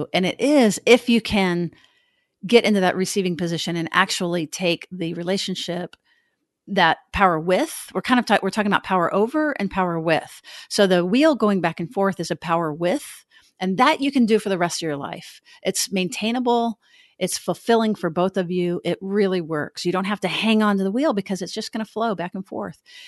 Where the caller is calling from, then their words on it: Texas, United States; We're recording from Texas